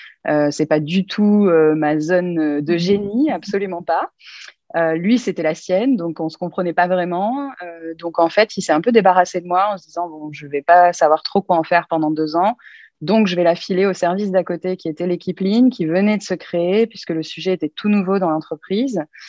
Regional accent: Hossegor, Nouvelle-Aquitaine, France; moi, j'ai grandi dans les Landes. Mes parents habitaient et habitent toujours au Segor, donc une région assez agréable. Donc, j'ai grandi là.

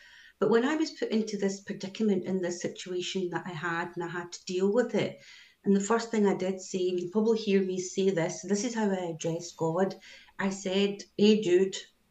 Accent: Scotland, United Kingdom; Here, I'm from Scotland, as you can tell by my accent, right?

